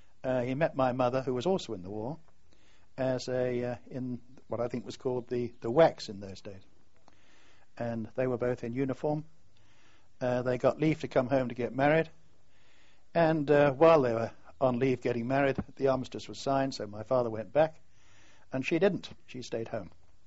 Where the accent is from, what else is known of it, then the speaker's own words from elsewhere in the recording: Tolworth, London, United Kingdom; also born or lived in Kingston upon Thames; I was born in November 1919 at Kingston-on-Thames in my grandparents' house. But we soon moved to a house in Tolworth, just by Surbiton, where we stayed until I left for the war.